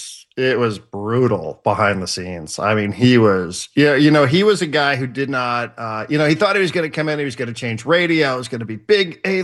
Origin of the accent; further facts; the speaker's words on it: East Coast, United States; I mean, I grew up obviously on the East Coast, and you know, I used to remember snow days